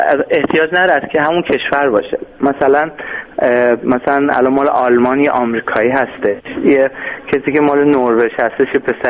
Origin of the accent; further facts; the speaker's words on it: Iran; خب از منم خب ایرانی هستم و خب همه جام همه میدونن ایرانی هم